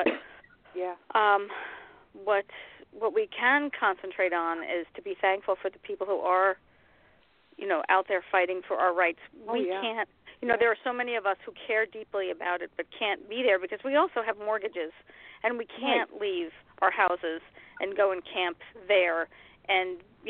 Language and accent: English; Queens, New York, United States; So there were days, I lived in Queens, and there were days that across, you know, up Northern Boulevard, across the river there, you could barely see Manhattan.